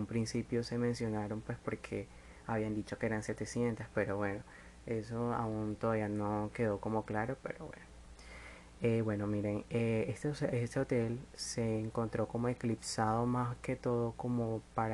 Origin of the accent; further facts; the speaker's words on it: Colombia; historias que escuché aquí en mi país, en Colombia